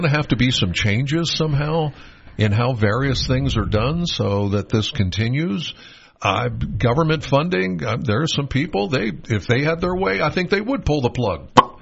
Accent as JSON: {"language": "English", "town": "Penns Valley", "region": "Pennsylvania", "country": "United States", "said": "Okay. I'm from Penns Valley."}